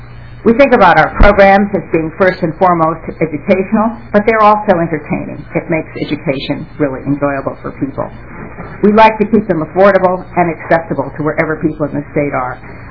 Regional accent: Minnesota, United States; There's another half of me that believes these things passionately as a Minnesotan.

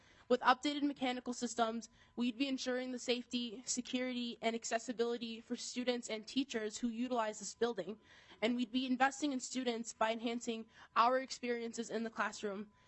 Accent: Rochester, Minnesota, United States; I grew up in Northside, Rochester, Minnesota, and I come from a really tight-knit community.

